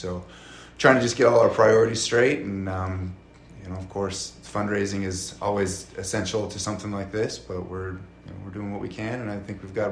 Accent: Missoula, Montana, United States; I'm originally from Missoula, just outside of Missoula, actually. Moved around a lot growing up. I ended up coming full circle back to Missoula for college

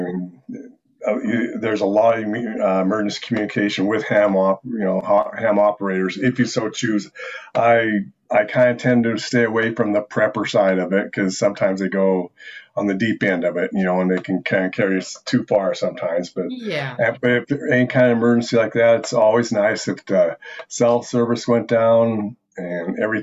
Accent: Butte, Montana, United States; now in Pocatello, United States; I'm originally from Butte, Montana. I moved down here about 35 years ago or so, in Pocatello, Idaho

